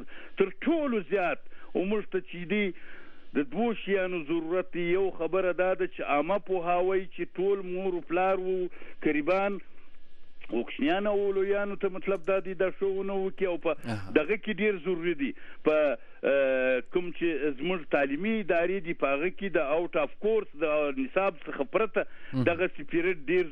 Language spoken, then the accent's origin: Pashto; Kandahar, Afghanistan; now in Pakistan; زه د افغانستان اوسیدونکو یم چې په افغانستان کې په بولدک ولسوالۍ کې علاقه کدنی دي